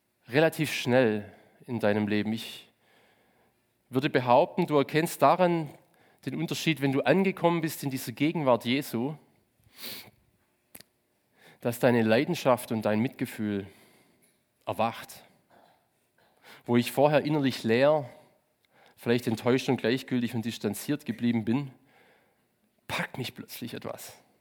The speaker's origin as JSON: {"language": "German", "town": "Hochdorf", "country": "Germany", "said": "also ich komme aus Hochdorf, ich habe 20 Jahre da gewohnt, ein zerrissenes Kaff gewesen, uneins, fromme Clubs, alles geteilt."}